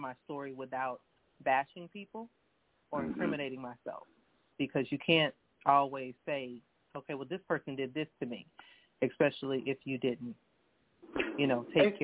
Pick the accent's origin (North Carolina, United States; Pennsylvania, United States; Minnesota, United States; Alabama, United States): Minnesota, United States; I'm from Minnesota.